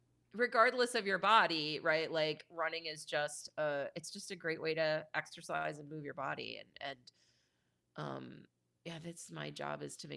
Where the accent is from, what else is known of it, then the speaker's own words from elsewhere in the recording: Philadelphia, Pennsylvania, United States; you know, Philly's my hometown